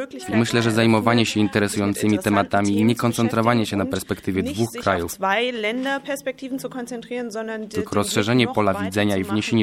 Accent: Tomsk, Tomsk Oblast, Russia; jestem z Tomska na Syberii.

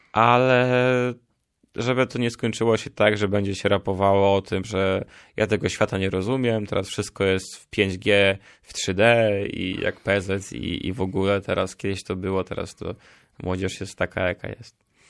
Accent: Podlaskie Voivodeship, Poland; Moja mama to katechetka, a ja jestem z Podlasia.

